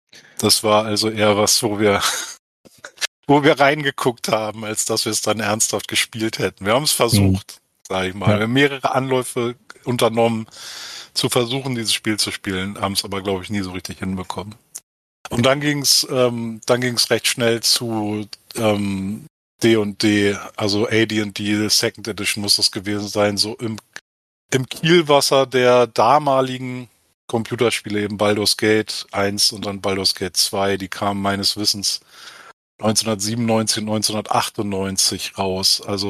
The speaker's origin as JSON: {"language": "German", "region": "Hamburg", "country": "Germany", "said": "Ich komme aus Hamburg."}